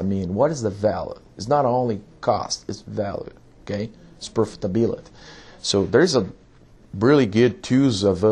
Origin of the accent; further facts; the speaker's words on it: Brazil; English is a second language; now in United States; since I'm from Brazil, I would say it's not true here in the States.